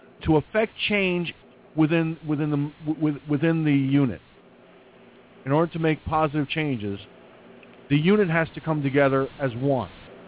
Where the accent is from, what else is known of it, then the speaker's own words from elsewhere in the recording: Peekskill, New York, United States; Back in my hometown, at the time, the city of Peekskill, New York, wanted to put up surveillance cameras throughout the city of Peekskill.